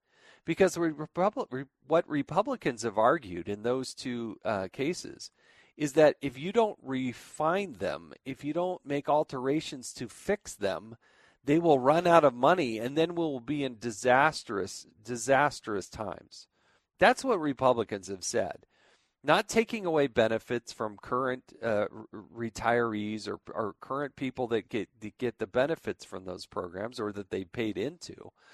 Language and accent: English; California, United States; I kind of grew up in, I was born in California, lived on the West Coast